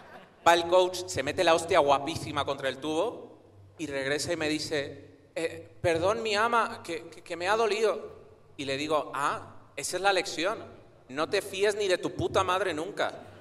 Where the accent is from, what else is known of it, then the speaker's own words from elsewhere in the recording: Tarragona, Catalonia, Spain; En Cataluña.